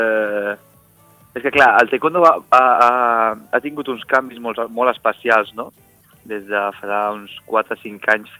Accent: Girona, Catalonia, Spain; primer territorial a Girona, no?, d'on soc jo.

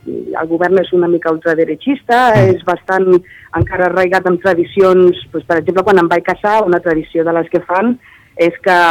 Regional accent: Barcelona, Catalonia, Spain; moved away; era com quan jo era petita a Barcelona, fa 20 anys

